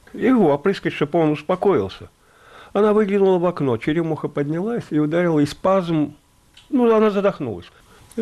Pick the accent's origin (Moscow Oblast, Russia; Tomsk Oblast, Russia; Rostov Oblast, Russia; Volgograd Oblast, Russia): Rostov Oblast, Russia; Rostov-on-Don; also born or lived in Moscow / Novosibirsk; Родился в Москве, детство провел в Ростове-на-Дону, эвакуировались в Новосибирск. В Новосибирске жил до 63-го года, потом по состоянию здоровья жены пришлось просто бежать, как говорится, в Ялту.